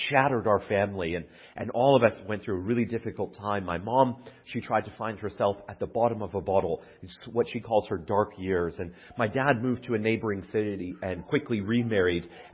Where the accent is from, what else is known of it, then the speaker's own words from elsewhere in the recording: Calgary, Alberta, Canada; also born or lived in Oxford, United Kingdom; And I'm from Calgary, Alberta, born and raised.